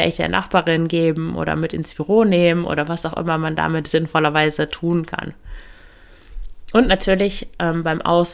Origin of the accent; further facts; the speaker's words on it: Lower Saxony, Germany; Ich komme ja aus dem Emsland, da gibt es nicht viel zu shoppen, zumindest damals gab es da nichts.